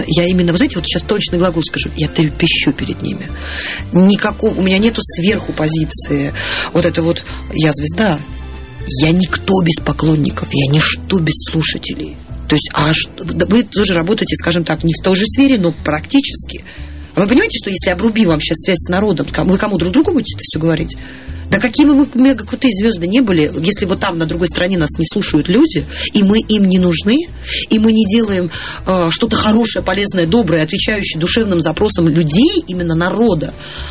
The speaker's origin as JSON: {"language": "Russian", "town": "Murmansk", "region": "Murmansk Oblast", "country": "Russia", "moved": "yes", "lives_now": "Saint Petersburg, Russia", "said": "Потому что я сама из Мурманска, а прожила уже, ой, господи, какой 20? Ой, 16 лет я живу в Петербурге, поэтому я северная девушка, но я петербурженка."}